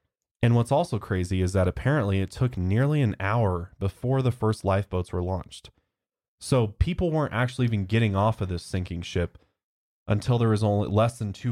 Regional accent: United States; accent: American; I'm so American. Got such an American accent.

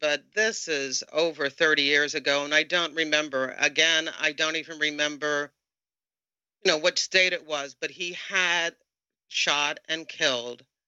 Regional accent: Virginia, United States; I'm from the Tidewater area

